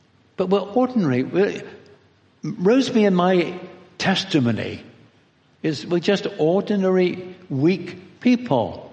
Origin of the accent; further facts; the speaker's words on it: England, United Kingdom; Most of us are shy, and I'm English, so I am shy.